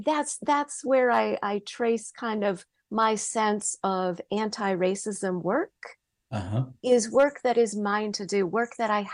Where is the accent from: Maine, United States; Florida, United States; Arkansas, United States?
Maine, United States; I'm from Maine originally. I was nurtured in a small, close-knit community that I would say was very white, middle class, very homogenous, quite conservative, and also, quite frankly, conflict avoidant.